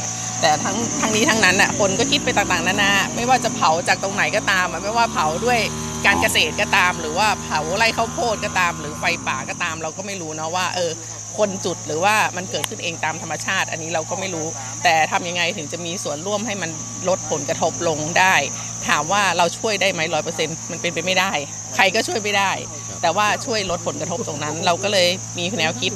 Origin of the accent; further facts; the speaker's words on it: Chiang Mai, Thailand; ในเมื่อเราเป็นคนเชียงใหม่เนาะแล้วก็ลูกหลานเราก็คนเชียงใหม่